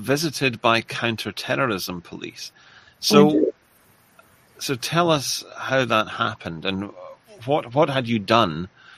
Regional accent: Scotland, United Kingdom; a very monocultural, monoethnic area, like where my hometown in Scotland

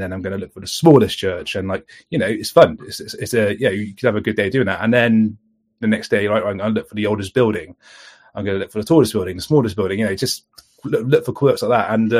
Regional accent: South West England, United Kingdom; Growing up in Somerset, I was always surrounded by, the hills, the coastline, the caves, things like, for example, Cheddar Gorge. It is a stone's throw away from me.

